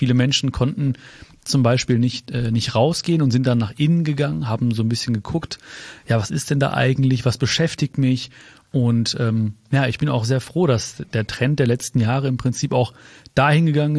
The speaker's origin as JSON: {"language": "German", "town": "Hagen", "region": "North Rhine-Westphalia", "country": "Germany", "tie": "born there", "said": "Im Heilig-Geist-Hospital in Hagen-Haspe. Weil da ist meine Mama hingekommen mit 17 Jahren als sie zum ersten Mal, also als sie nach Deutschland gekommen ist"}